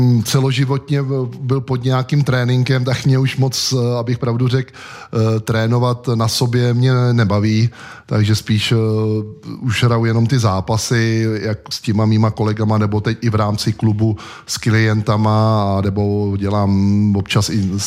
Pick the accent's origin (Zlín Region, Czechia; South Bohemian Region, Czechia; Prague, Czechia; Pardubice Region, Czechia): South Bohemian Region, Czechia; Pocházím teda z Písecka, spíš jako Orlická přehrada a tam ta naše vesnička